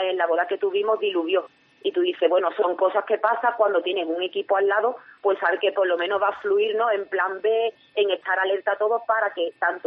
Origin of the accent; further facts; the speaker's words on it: Cádiz, Andalusia, Spain; Por supuesto, Cádiz, bueno, como gaditana, que hago, yo estoy orgullosa de ser gaditana.